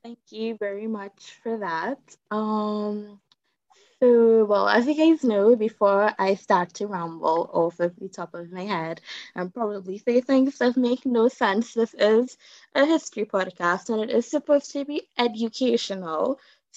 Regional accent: Trinidad & Tobago; But I'm from Trinidad, I'm not from Barbados, so it's like, it would probably be a really good idea to get a Bajan to feature on today's episode

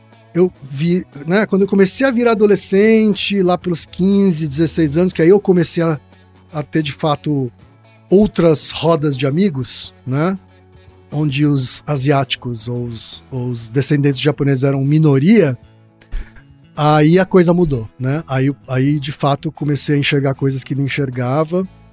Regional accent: Osasco, São Paulo, Brazil; Porque eu cresci em Osasco, então a gente jogava bola na rua, né?

